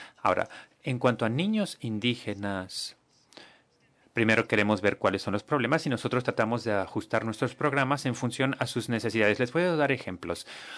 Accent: Brazzaville, Republic of the Congo; de Brazzaville, Congo.

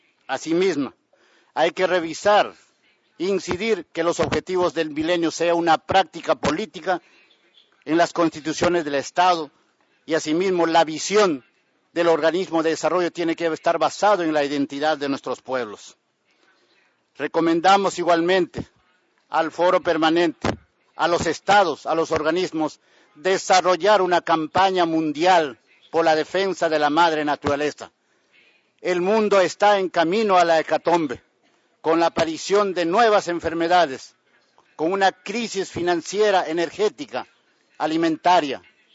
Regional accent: Peru; Muy buenas tardes. Yo vengo del Perú.

